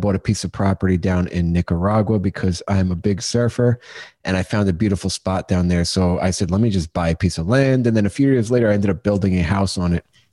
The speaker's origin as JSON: {"language": "English", "town": "Long Beach", "region": "New York", "country": "United States", "tie": "born or raised there", "said": "So born and raised in New York on a little island called Long Beach on the south shore of Long Island, New York."}